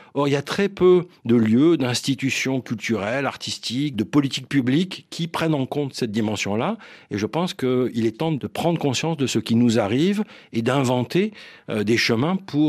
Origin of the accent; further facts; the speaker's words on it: Cannes, Provence-Alpes-Côte d'Azur, France; Moi, je suis né à Cannes. J'y ai passé mes 17 premières années, puis j'ai fini de faire mes études à Paris.